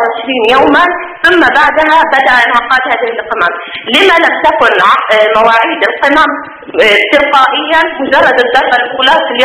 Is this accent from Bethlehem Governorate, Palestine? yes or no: no; Gaza Strip, Palestine; ما حدث عندنا في غزه